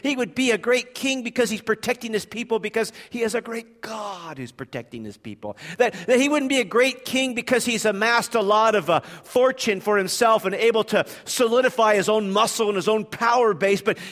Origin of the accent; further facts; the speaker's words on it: United States; in part probably because I'm an American